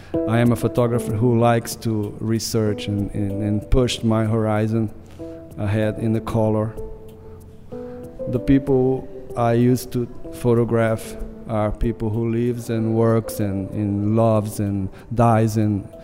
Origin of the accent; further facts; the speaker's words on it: Belém, Pará, Brazil; born there; English is a second language; I'm from Brazil. I'm work in photography. I'm 53 years old. I was born in Belém, at the north.